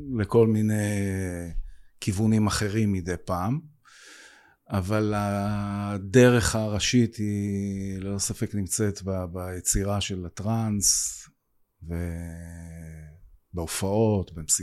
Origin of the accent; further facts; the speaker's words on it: Center District, Israel; now in Lower Galilee, Israel; כן, אני גר שם כבר 18 שנה. במקור אני מהמרכז, אבל כן.